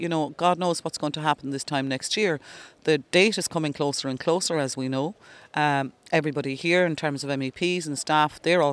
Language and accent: English; Ireland; That was incredibly insulting for us as Irish people when we remember on Gortha Mór and all of that.